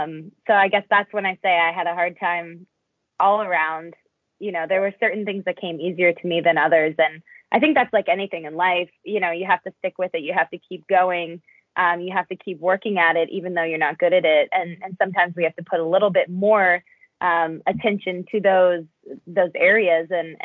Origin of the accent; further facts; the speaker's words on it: Nova Scotia, Canada; growing up in Nova Scotia, we have such a great sense of community and support.